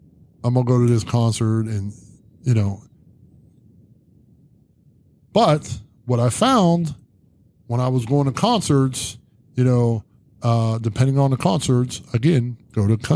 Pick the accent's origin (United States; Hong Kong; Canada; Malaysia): United States; Zanesville, Ohio; Where are you from? And I'm like, Zanesville. I don't know where that is. Where is it? In Ohio.